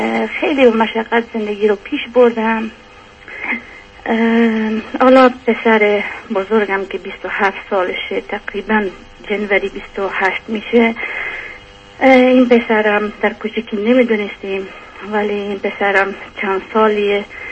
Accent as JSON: {"language": "Persian", "country": "Afghanistan", "also_born_or_lived": "Iran", "moved": "yes", "said": "از افغانستان اومدیم به ایران و 9 سال 10 سال ایران بودیم و از ایران پاکستان"}